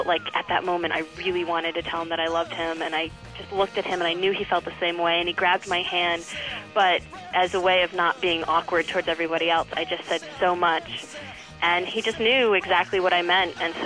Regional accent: Miami, Florida, United States; I'm from Miami, Florida.

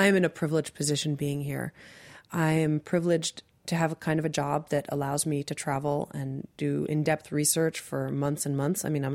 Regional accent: Massachusetts, United States; I'm coming from Massachusetts and, mm-hmm. you know, the wonderful cities of Somerville and Cambridge and Massachusetts.

